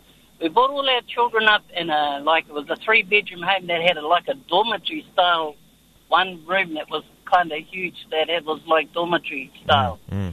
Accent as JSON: {"language": "English", "town": "Tuakau", "region": "Waikato", "country": "New Zealand", "tie": "born or raised there", "said": "I was born in Tuakau, Pukekohe, brought up in the Tuakau in the Port Waikato district for the majority of my life. Educated in Maramarua as a primary school, went through to Hauraki College"}